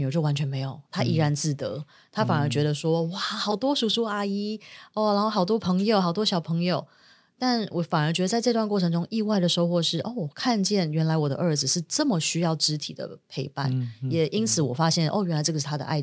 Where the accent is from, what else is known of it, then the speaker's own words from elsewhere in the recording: New York, United States; 譬如以前小时候在纽约成长的时候